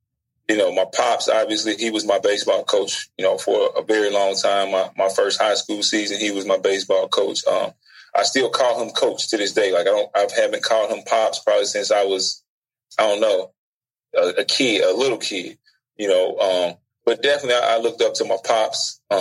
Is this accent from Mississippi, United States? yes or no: yes; Jackson, Mississippi, United States; place on earth, man. Jackson, Mississippi.